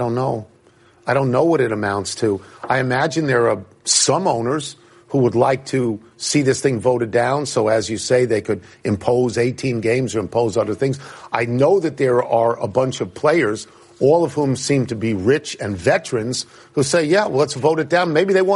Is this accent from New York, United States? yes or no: yes; Long Island, New York, United States; Where I grew up on Long Island, basketball was an outdoor sport, mostly.